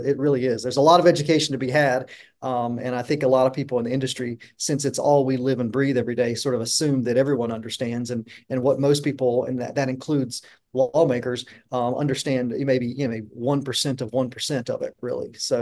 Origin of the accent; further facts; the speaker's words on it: North Carolina, United States; You know, we had in my home state of North Carolina, we just had a phenomenal hemp bill that had a lot of momentum